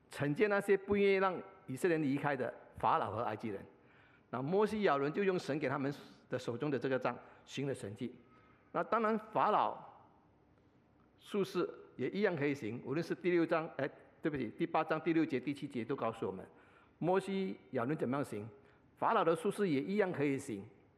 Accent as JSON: {"language": "Chinese", "country": "China", "said": "意思说要解除这个魔鬼的武装，就像我们中国人说，擒贼先擒王。"}